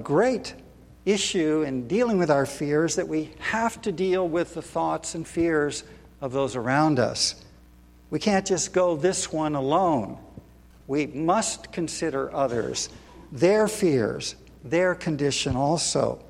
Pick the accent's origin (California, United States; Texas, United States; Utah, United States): California, United States; We're from California. Cappy and I know a little bit about earthquakes